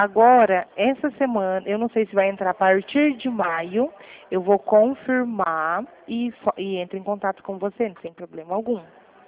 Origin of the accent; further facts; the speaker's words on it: São Paulo, Brazil; Eu sou do interior, de São Paulo, bem distante.